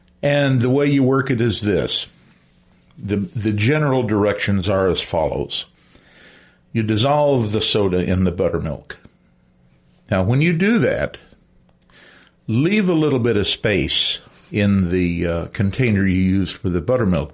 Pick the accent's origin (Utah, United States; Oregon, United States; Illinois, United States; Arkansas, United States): Arkansas, United States; now in Ames, United States; I came here from Arkansas, and because of that, I have a little bit of experience with Southern cooking.